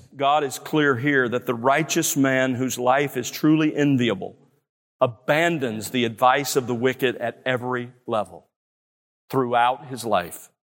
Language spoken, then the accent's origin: English; Mobile, Alabama, United States; When I was growing up in South Alabama, I'm actually the youngest of 10 kids, and growing up in South Alabama, our family owned a World War II Army-issue Red Willys Jeep. We lived on the edge of civilization, on the outskirts of Mobile